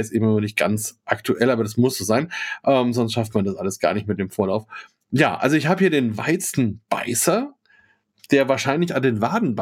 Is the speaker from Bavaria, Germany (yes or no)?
yes; Bavaria, Germany; also ich als Franke darf ja dazu gar nicht so viel sagen, denken die meisten Bayern.